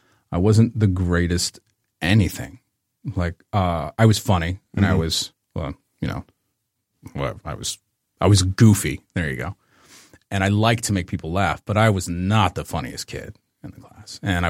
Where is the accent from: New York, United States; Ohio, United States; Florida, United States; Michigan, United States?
Michigan, United States; Detroit; born there; I was born in Detroit, actually.